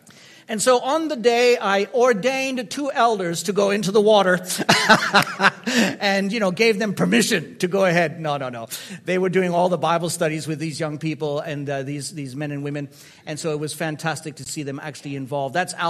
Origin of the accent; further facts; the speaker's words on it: DR Congo; I was raised in Africa, and it is my second home. I was raised in Zaire, and having the Mauritian background